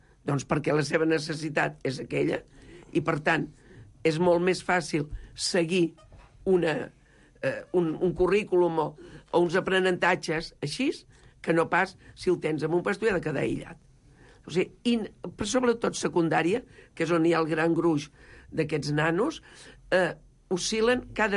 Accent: Sarrià, Catalonia, Spain; Les Planes està tocant a Sarrià. Bueno, som de Sarrià, deixem-ho ben clar.

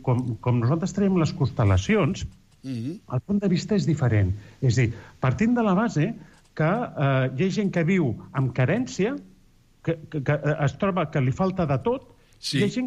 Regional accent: Barcelona, Catalonia, Spain; I això és la gent que som de Barcelona

